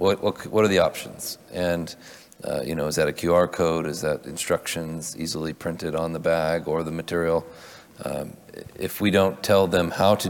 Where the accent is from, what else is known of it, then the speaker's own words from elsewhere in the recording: Oregon, United States; You know, I'm from Oregon, where we have a bottle deposit